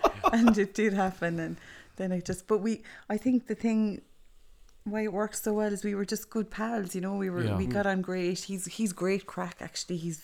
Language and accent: English; County Clare, Ireland; I'm from Menison, County Clare.